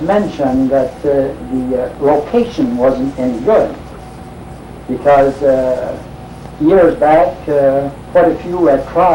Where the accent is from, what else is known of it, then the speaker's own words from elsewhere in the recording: Grand Isle, Maine, United States; born there; And I was born in Grand Isle, and I've been here in Van Buren since 1918 when we came down here.